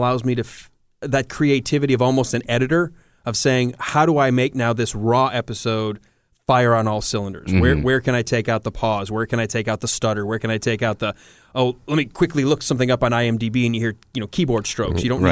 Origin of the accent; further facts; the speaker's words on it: Detroit, Michigan, United States; moved away; All the stuff I know I grew up with in Detroit watching before I moved down here.